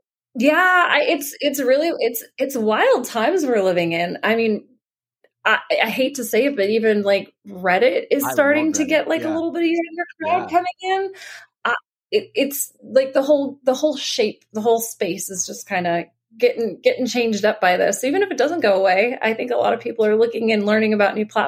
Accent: Florida, United States; Like, I come from Florida where we have hurricanes.

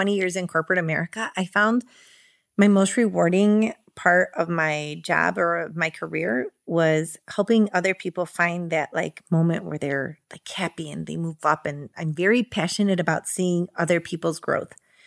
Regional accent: Chicago, Illinois, United States; So I was born here in Chicago. My mom is from Durango and my dad's from Jalisco

